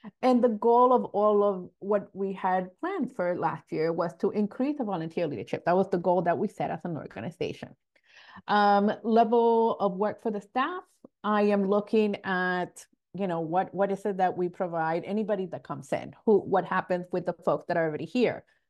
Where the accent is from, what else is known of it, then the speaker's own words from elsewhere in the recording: Ecuador; now in West Palm Beach, United States; I am originally from Ecuador.